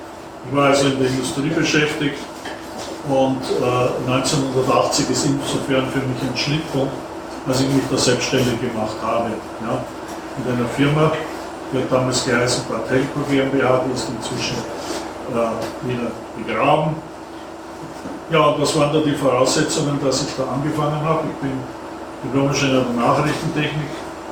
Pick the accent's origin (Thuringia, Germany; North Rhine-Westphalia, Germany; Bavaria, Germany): Bavaria, Germany; Munich; ich bin aus München.